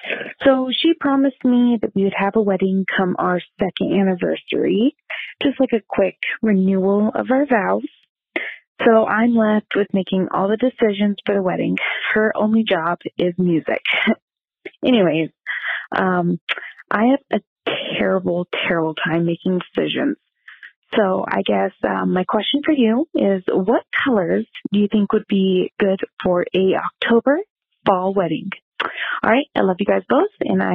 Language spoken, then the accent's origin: English; Nevada, United States; I'm from Nevada.